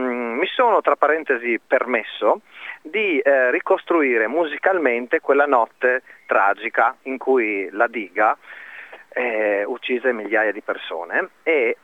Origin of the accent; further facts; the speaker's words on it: Fagagna, Friuli-Venezia Giulia, Italy; Noi siamo friulani, dalle porte di Udine, di San Vito di Fagagna e di Villalta di Fagagna, quindi sono due paesini alle porte di Udine.